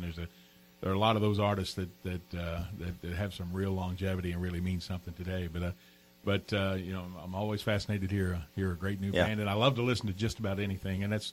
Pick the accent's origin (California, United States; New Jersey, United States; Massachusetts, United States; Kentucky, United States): Kentucky, United States; Leitchfield; sold records in my hometown of Litchfield, Kentucky. I grew up near Litchfield.